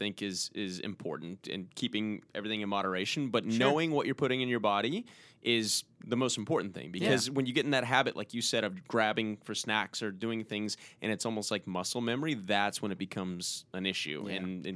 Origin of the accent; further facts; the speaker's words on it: Texas, United States; growing up in Texas, I mean, you see, well, I my parents were fairly healthy, but still the stuff that we have